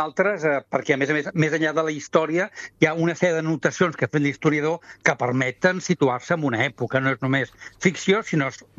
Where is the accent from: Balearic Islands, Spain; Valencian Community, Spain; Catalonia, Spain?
Catalonia, Spain; Reus; Escolta, i com a reusenc, encara més.